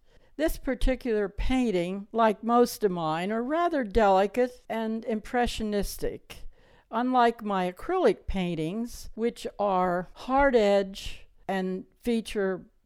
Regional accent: Pennsylvania, United States; moved away; I grew up in Montgomery County near Valley Forge. That was great fun. Later on, I moved to Southern California

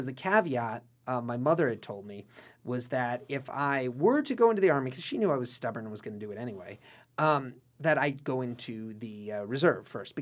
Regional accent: New York City, New York, United States; Well, I was born in New York City, and I grew up for the most part on Roosevelt Island.

